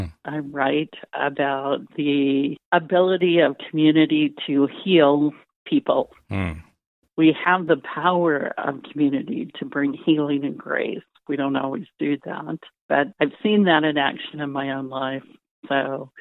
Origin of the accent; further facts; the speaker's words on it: Georgia, United States; You know, I grew up in Georgia. I can't spell, I'm pretty sure.